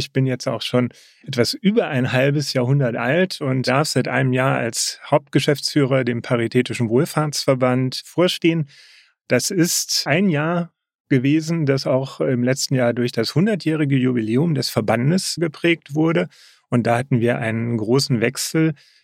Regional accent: Hesse, Germany; born there; Gebürtig komme ich aus Nordhessen.

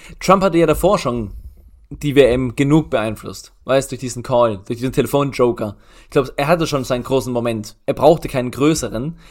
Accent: Germany; Nein, es ist ja unser Spiel als Deutsche an sich.

